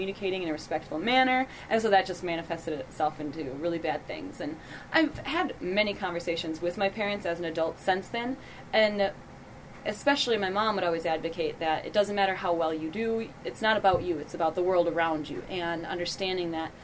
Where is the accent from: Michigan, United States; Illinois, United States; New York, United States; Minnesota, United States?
Minnesota, United States; Annandale; I was born in St. Cloud, Minnesota, but I grew up in Annandale, Minnesota, which is a little bit smaller town, about 2,000.